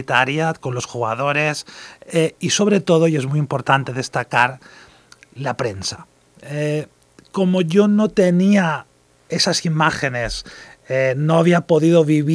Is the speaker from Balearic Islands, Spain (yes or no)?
yes; Balearic Islands, Spain; Yo soy mallorquín.